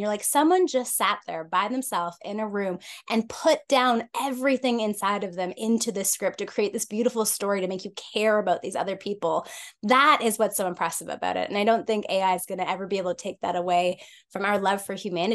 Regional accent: Canada; We're so Canadian. We're just waiting for each other.

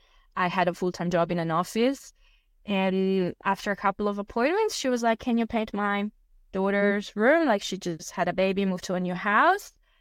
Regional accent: Italy; So when I grew up in Italy has an interesting school system

